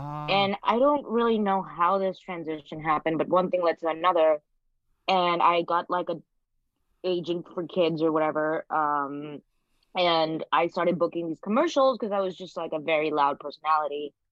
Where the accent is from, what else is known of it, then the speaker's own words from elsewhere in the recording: Mumbai, Maharashtra, India; also born or lived in Bangkok, Thailand; I was raised in, I was born in Thailand mm-hmm. and then raised between Mumbai in India and Bangkok in Thailand. And, you know, I'm Indian. My parents are Sikh.